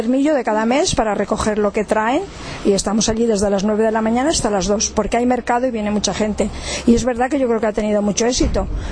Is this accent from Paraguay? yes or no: no; Argusino, Castile and León, Spain; De Argusino de Sayago y vengo de Villar del Boí.